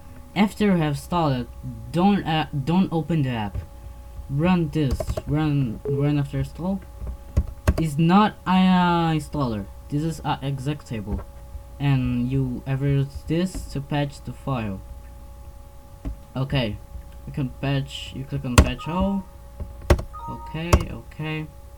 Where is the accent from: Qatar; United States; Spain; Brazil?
Brazil; English is a second language; In my case, I'm Portuguese from Brazil.